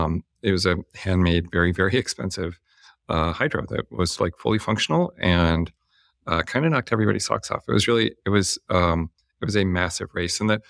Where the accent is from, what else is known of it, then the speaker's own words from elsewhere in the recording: Canada; I'm Canadian. I didn't grow up here. I don't know anybody here.